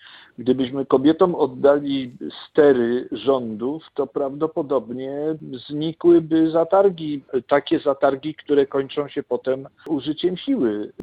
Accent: Kraków, Lesser Poland, Poland; Pochodzę z mieszczańskiej, krakowskiej rodziny, która o tę tradycję jest wsparta i w niej zakorzeniona.

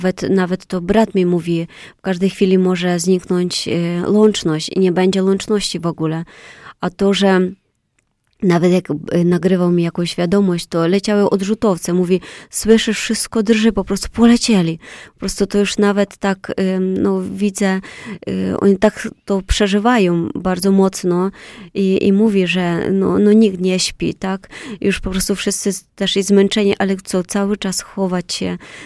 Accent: Podolia, Ukraine; Polish is a second language; ja nie pochodzę z Winnicy, ponieważ bardziej z Podola.

